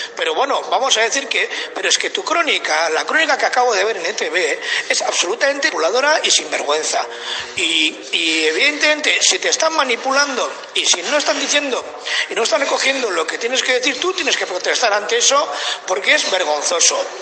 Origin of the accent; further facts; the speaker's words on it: Basque Country, Spain; yo, siendo un ciudadano vasco y chavista